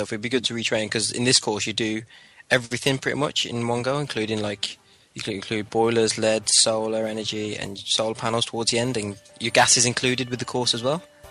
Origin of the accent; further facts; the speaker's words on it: Fleet, South East England, United Kingdom; I come from Fleet, which is about 40 minutes away, and I'm 20 years old